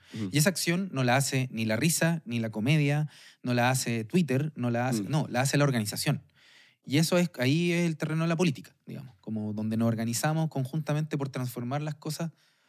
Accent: Chile; es algo que a mí, como chileno, nosotros no tuvimos Edad Media

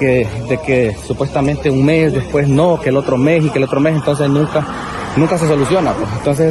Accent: Honduras; Soy de Honduras

